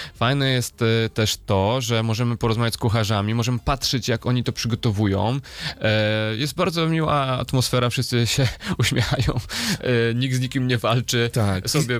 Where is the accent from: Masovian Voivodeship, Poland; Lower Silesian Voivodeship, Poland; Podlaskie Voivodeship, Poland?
Lower Silesian Voivodeship, Poland; Wrocław; no ja jestem z Wrocławia, tu we Wrocławiu się zaczęło